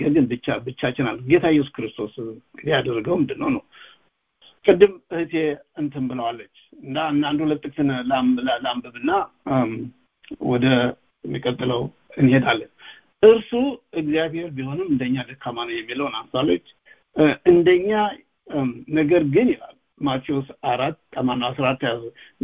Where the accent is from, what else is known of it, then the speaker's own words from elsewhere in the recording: Kombolcha, Amhara, Ethiopia; እኛ ያደግንበት ከተማ ኮምቦልቻ ይባላል።